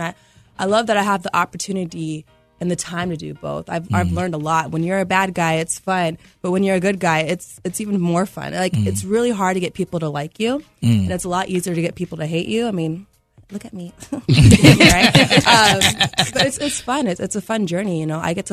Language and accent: English; Boston, Massachusetts, United States; I'm from Boston.